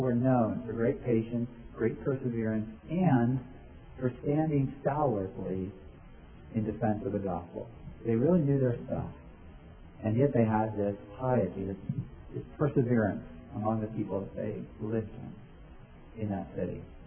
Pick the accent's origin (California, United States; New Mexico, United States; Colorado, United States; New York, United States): New York, United States